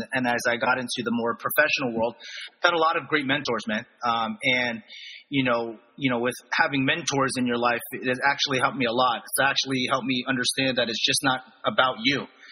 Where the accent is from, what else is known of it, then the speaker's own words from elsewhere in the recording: East Coast, United States; I'm originally from the East Coast, so it's, you know, it's tough, right?